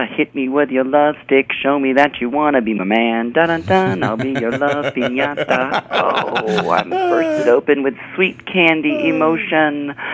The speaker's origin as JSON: {"language": "English", "country": "Mexico", "tie": "born or raised there", "also_born_or_lived": "Corpus Christi / Costa Rica", "said": "No, I was born in Corpus Christi, and then I grew up in Mexico. I've also lived in Costa Rica as a wee little tyke"}